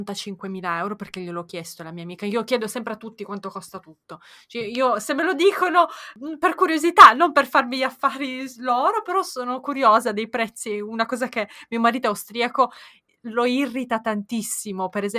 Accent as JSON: {"language": "Italian", "country": "Moldova", "second_language": "Italian", "said": "Fai conto che io sono moldava e le persone in Est Europa fanno regali molto generosi"}